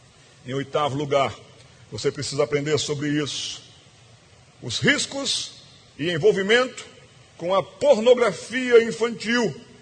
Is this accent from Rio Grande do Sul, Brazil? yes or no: no; Pernambuco, Brazil; Já perceberam pelo meu sotaque que eu sou pernambucano.